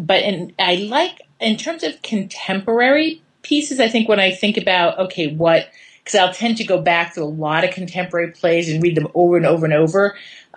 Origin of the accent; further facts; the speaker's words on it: Waltham, Massachusetts, United States; I grew up in Waltham, so it was right down the street from the Spingold Theater at Brandeis, and there was the Hovey Players in Waltham.